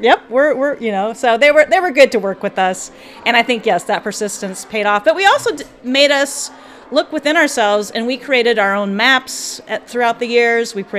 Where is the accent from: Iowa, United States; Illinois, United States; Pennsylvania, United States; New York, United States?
Iowa, United States; Menlo; I'm originally from Menlo, and so we were looking at ways to refresh the area